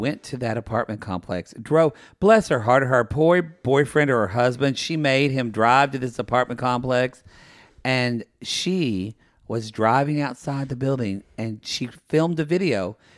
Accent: Oklahoma, United States; If you work at Sonic, I'm from Oklahoma.

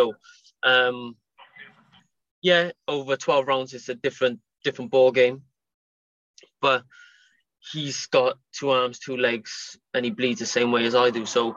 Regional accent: Cardiff, Wales, United Kingdom; Don't get me wrong, it's no Principality Stadium, but it's in my hometown, and I get a chance to become a world champion in my hometown.

